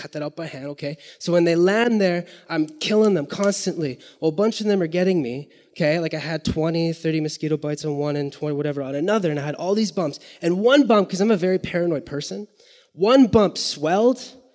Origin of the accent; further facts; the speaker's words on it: Winnipeg, Manitoba, Canada; I'm from Winnipeg. My wife and I live in Winnipeg, but we drive out as much as we can.